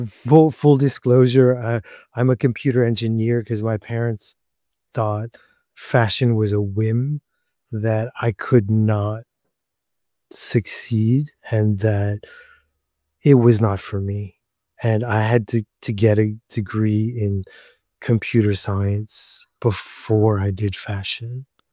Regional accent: United States; I feel growing up in America in the 80s, there was definitely hierarchies, right?

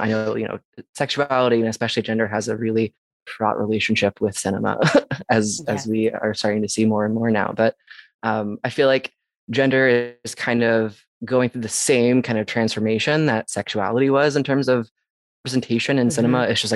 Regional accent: Texas, United States; And like, I grew up in Texas and I was like, you can do that.

